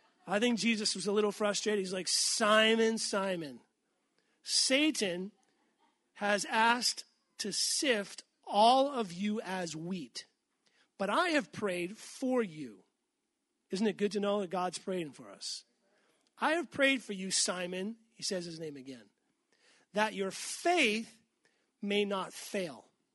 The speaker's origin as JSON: {"language": "English", "region": "Massachusetts", "country": "United States", "said": "because, you know, I'm from Massachusetts. I live less than an hour away from Foxborough."}